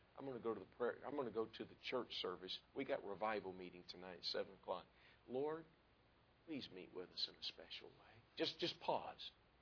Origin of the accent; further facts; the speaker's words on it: Dallas, Texas, United States; I grew up in Dallas. Does that answer a few things for you?